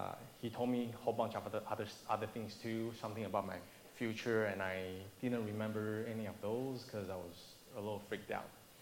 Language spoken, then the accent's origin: English; Taiwan; When I grew up in Taiwan, it's very common for households to have those little idols of images in people's houses.